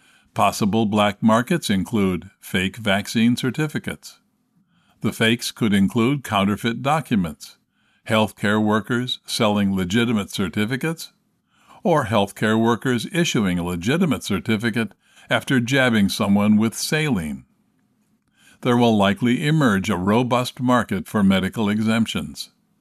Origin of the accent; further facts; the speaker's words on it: Texas, United States; I am hopeful for this scenario in my home state of Texas.